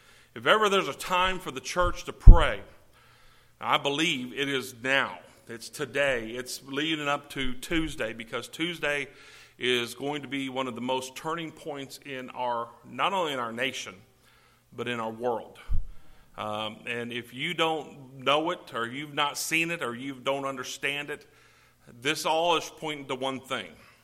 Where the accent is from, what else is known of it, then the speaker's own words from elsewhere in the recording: Louisiana, United States; Now I came from Louisiana to hopefully go back down, because man, everything was fried down there.